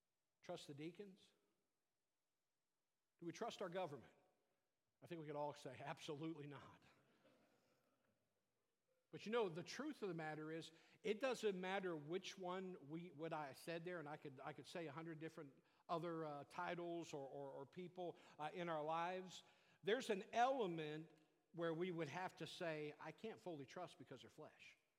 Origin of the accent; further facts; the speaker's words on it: England, United Kingdom; I'm not Greek. I'm English.